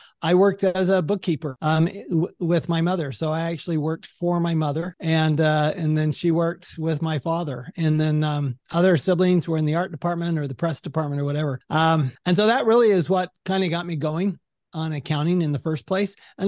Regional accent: Salt Lake City, Utah, United States; So I grew up in Salt Lake City, Utah. I was a good Mormon boy.

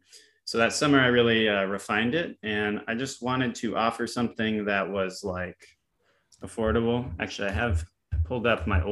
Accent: Texas, United States; And I had known from growing up in Texas, just like, when I was in school, I wanted to practice instrument and stuff at home

